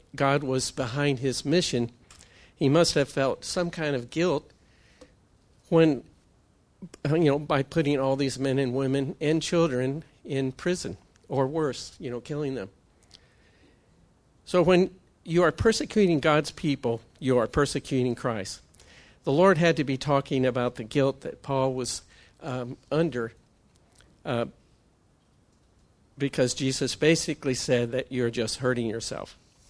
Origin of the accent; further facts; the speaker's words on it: Iowa, United States; And as I was growing up in Iowa, we would use that often to get the cattle to move into the truck.